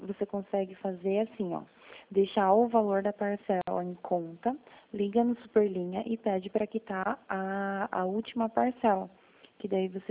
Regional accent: Toledo, Paraná, Brazil; Eu sou de Toledo.

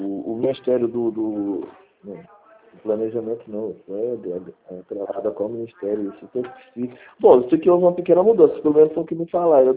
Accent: Marabá, Pará, Brazil; Eu sou aqui de Marabá, no Pará.

